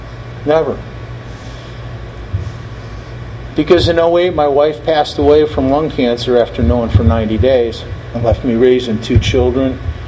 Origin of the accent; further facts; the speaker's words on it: Ohio, United States; I came from Ohio as a homeless guy, no education, 27 years old, not much prospects.